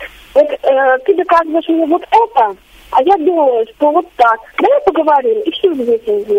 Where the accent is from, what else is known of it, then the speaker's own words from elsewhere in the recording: Kaliningrad Oblast, Russia; я из Калининградской области.